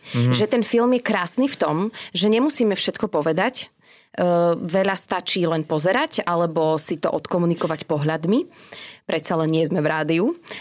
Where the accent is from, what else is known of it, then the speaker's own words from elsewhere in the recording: Bratislava, Bratislava Region, Slovakia; keďže ja som teda z Bratislavy, tak som bola medzi nimi.